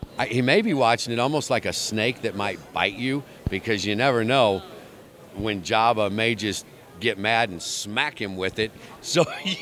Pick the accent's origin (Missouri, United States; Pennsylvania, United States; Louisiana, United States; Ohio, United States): Missouri, United States; St. Louis; I'm from St. Louis, and of course we just won the World Series, the Cardinals.